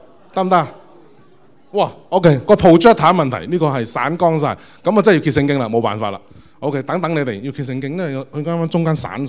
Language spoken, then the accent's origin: Cantonese; Hong Kong; 即係佢哋喺度消費我哋香港人都要賺緊佢哋嘅錢